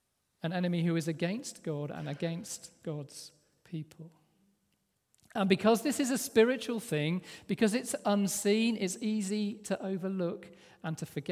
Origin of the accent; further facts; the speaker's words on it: Worcester, West Midlands, United Kingdom; The church I grew up in Worcester, we've been there for a while